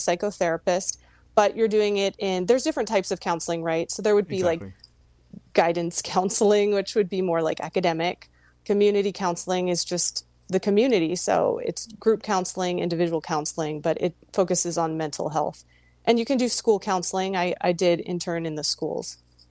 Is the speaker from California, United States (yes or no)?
no; El Paso, Texas, United States; also born or lived in Virginia / Colorado; now in San Antonio, United States; So I was born in Virginia, and then I lived in Colorado for a little while when I was young. And then the bulk of my young life, I lived in El Paso, Texas. So I really have been in Texas for a long time.